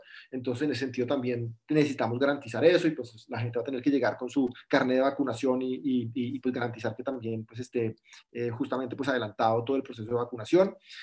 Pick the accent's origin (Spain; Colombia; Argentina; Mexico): Colombia; cosas que, digamos, que nos representan como colombianos